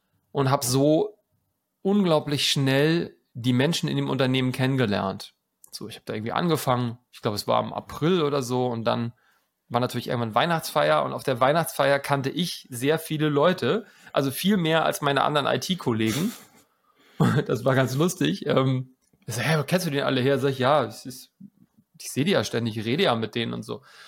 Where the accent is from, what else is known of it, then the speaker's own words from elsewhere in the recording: Hamburg, Germany; now in Leipzig, Germany; Aus Hamburg. Ursprünglich aus Hamburg, geboren, aufgewachsen, aber seit 8 Jahren jetzt in Leipzig.